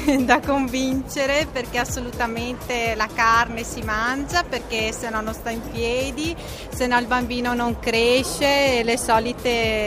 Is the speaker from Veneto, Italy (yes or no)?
yes; Mira, Veneto, Italy; Di Mira. In provincia di Venezia.